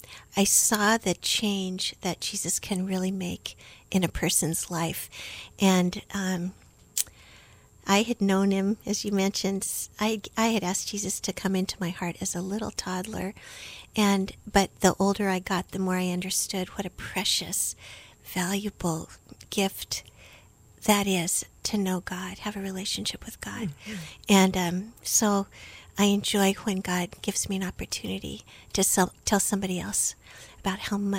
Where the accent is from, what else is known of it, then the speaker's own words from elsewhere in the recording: San Jose, California, United States; born there; also born or lived in Texas / Virginia / Guam / Nebraska; Well, I was born in San Jose, California. And then, as you mentioned, my dad was in the Air Force. So we moved a lot. I lived in many different places. Texas, Virginia, Guam, Nebraska, lots of different places, but ended up back in San Jose just in time to start college.